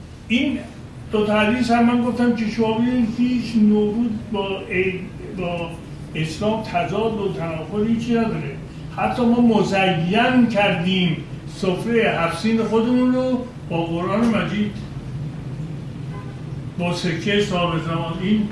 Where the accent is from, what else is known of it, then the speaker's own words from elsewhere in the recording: Iran; born there; بنده در خاک ایران دنیا آمدم،